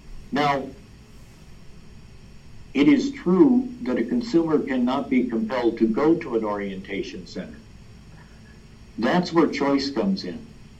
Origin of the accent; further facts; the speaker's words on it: New Mexico, United States; in 1980, I wanted to move back to New Mexico. I was from New Mexico.